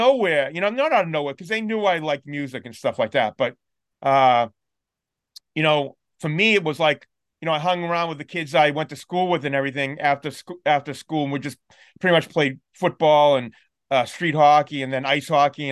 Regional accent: Lynn, Massachusetts, United States; born there; I was born in Lynn, Massachusetts, you know? Which is like 25 minutes north of Boston.

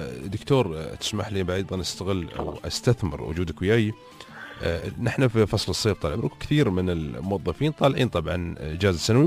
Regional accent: Dubai, United Arab Emirates; نحن عندنا في دبي

